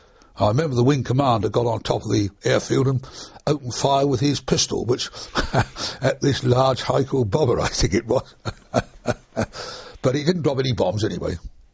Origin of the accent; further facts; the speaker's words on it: Portsmouth, South East England, United Kingdom; I was born and bred in Portsmouth, and I'd always been attached to the sea